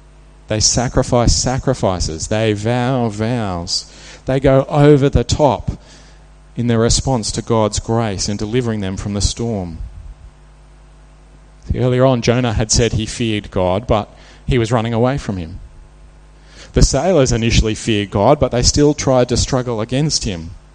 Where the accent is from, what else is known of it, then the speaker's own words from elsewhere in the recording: Queensland, Australia; Some of you might know I grew up in Queensland